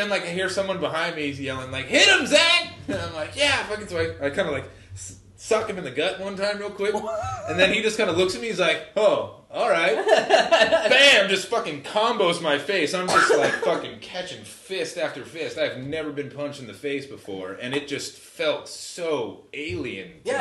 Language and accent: English; Hawaii, United States; I grew up in Hawaii.